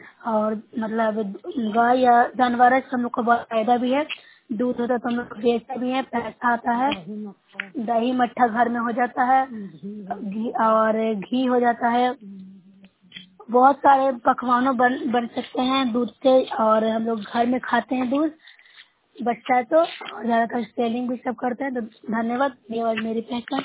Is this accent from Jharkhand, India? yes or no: no; Bihar, India; मैं नौसा प्रखंड से हूँ, जिला नालंदा से।